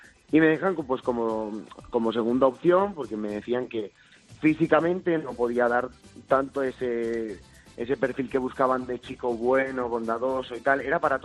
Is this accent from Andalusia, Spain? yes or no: no; Boquiñeni, Aragon, Spain; acabo de volver de 4 días allí en Zaragoza y en mi pueblo Boquiñeni, que para mí es mi gente.